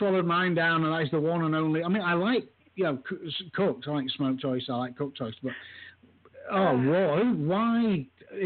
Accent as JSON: {"language": "English", "region": "England", "country": "United Kingdom", "lives_now": "Austin, United States", "said": "I'm from England, as you can probably tell."}